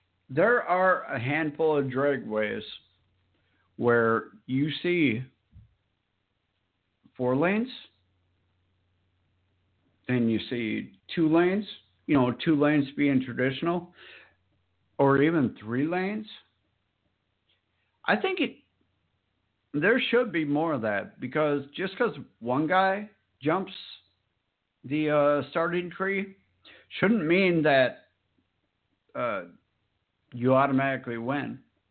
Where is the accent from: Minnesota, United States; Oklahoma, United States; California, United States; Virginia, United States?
Minnesota, United States; head to my home state of Brainerd, August 16th to the 19th. The closest that NHRA gets to me.